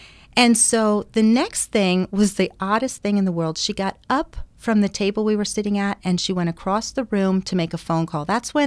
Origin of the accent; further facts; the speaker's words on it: Nazareth, Pennsylvania, United States; My hometown is Nazareth. I grew up in the Lehigh Valley. So in Nazareth, Pennsylvania